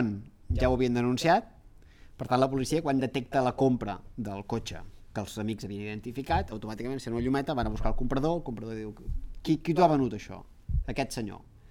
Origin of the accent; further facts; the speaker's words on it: Catalonia, Spain; jo dic gomet vermell perquè sóc català